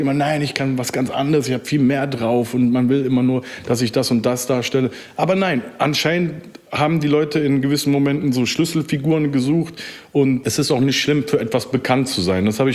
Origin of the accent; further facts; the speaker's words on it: Rhineland, Germany; ich bin aus dem Rheinland